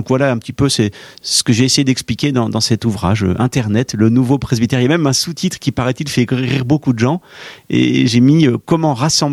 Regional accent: Versailles, Île-de-France, France; born there; Je suis né à Versailles, hein, je sais ce que je dois à cette ville et au tissu familial, paroissial qui est sur place.

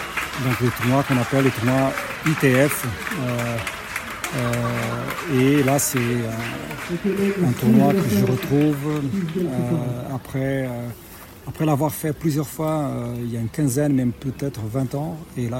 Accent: Lisbon, Portugal; French is a second language; moved away as an adult; also born or lived in Mozambique; now in France; oui, je suis portugais d'origine, pied noir portugais, donc portugais né en Afrique, au Mozambique. Grandi à Lisbonne et je vis en France depuis 1996.

